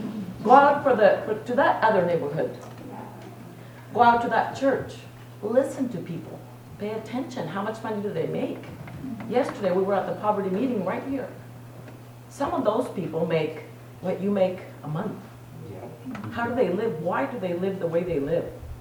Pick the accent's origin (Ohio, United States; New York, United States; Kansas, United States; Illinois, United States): Kansas, United States; Topeka; also born or lived in Mexico; I was born in Mexico. My family immigrated from Mexico in Topeka, Kansas in the early 70s. I was raised between very white people and very black.